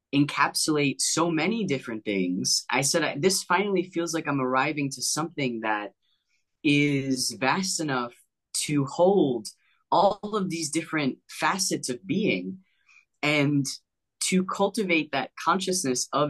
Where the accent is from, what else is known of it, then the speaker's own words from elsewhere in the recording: New York, United States; You know, I grew up in New York.